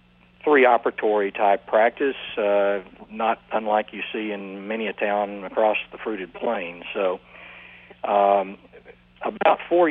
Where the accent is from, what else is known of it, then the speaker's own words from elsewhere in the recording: Huntsville, Texas, United States; Yeah, born and raised in Texas. And I went to high school in Huntsville, Texas, which is an hour north of Houston.